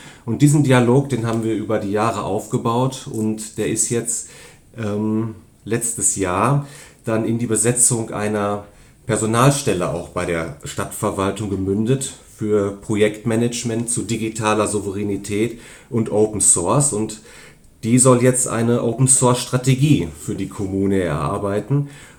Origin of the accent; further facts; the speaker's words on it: Dortmund, North Rhine-Westphalia, Germany; Ich komme aus Dortmund. Ich bin übrigens gebürtiger Dortmunder. Ich wohne hier schon seit 43 Jahren.